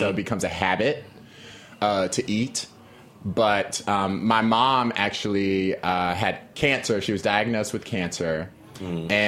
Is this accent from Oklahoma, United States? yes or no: no; Fort Worth, Texas, United States; born there; I was born in Funky Town, Texas.